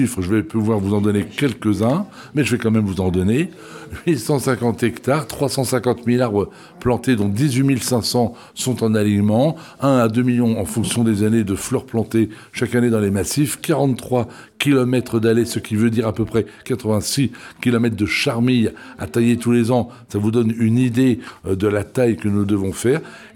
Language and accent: French; Versailles, Île-de-France, France; born there; je suis né à Versailles, ce qui m'arrange, donc en 1976.